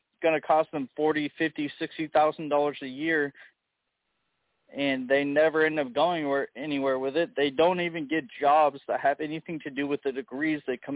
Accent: Illinois, United States; No, I'm not from Michigan or Ohio. I'm from Illinois.

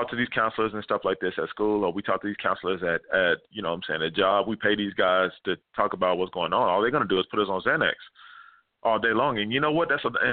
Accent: Austin, Texas, United States; I was raised around Caucasian people my whole life. I went to Patton Elementary in Oak Hill. You know Oak Hill, Southwest Austin.

